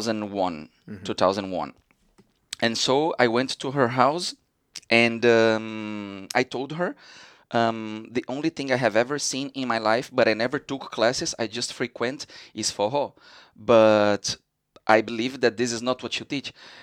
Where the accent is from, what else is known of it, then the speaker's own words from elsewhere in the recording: Rio de Janeiro, Brazil; Originally, I'm from Rio de Janeiro in Brazil.